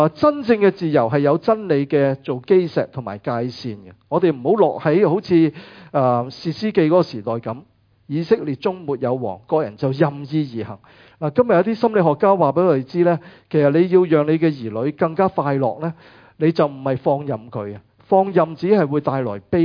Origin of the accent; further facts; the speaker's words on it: China; 我们中国人是一个比较含蓄的民族